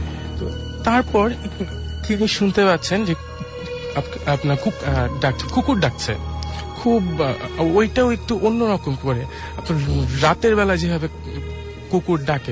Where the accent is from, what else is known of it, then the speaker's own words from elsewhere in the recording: Narayanganj, Dhaka Division, Bangladesh; নারায়ণগঞ্জ থেকে এসেছি।